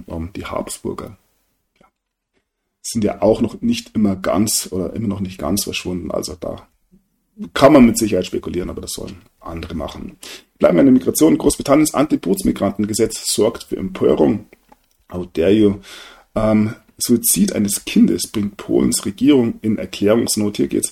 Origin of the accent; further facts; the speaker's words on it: Bavaria, Germany; vielleicht ist es für mich als Bayer einfach in der Genetik schon etwas, was man sehr, sehr kritisch sieht